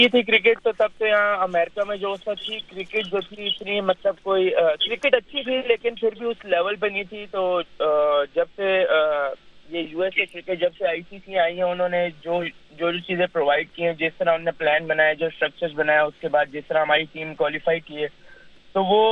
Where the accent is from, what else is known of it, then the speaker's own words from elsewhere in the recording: Karachi, Sindh, Pakistan; now in Chicago, United States; میں پاکستان کراچی سے ہوں, اور میں اپنے شکاگو میں رہتا ہوں, اور یہاں سے اپنا یو ایس میں جو ہے 12 سال سے کرکٹ کھیل رہا ہوں.